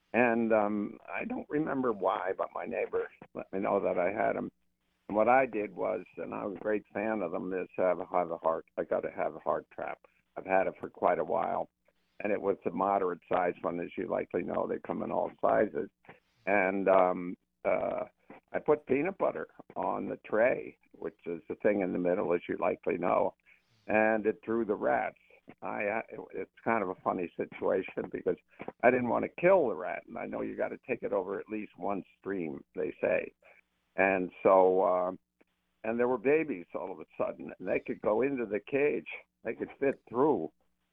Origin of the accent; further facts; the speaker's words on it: Connecticut, United States; now in South Wellfleet, United States; Connecticut, and there I had a garden and just in a lot, in Norwalk.